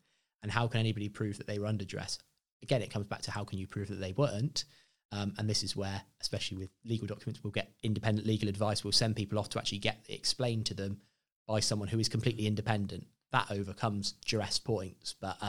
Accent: Yeovil, South West England, United Kingdom; now in Bournemouth, United Kingdom; I grew up in Yeovil for 18 years.

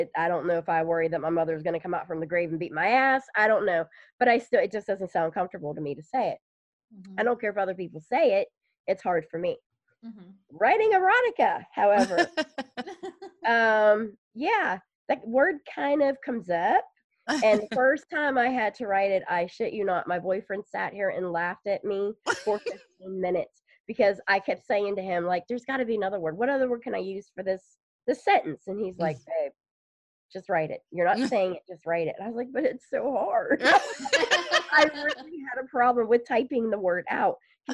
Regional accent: Florida, United States; born there; now in Pennsylvania, United States; I was born in July in Florida. So I'm not meant for this shit. I don't know why I still live in Pennsylvania

